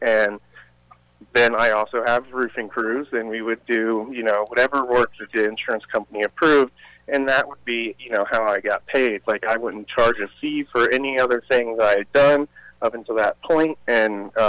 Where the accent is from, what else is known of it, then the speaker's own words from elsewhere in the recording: Marion, Ohio, United States; Not really. I grew up in Marion. I know the area fairly well.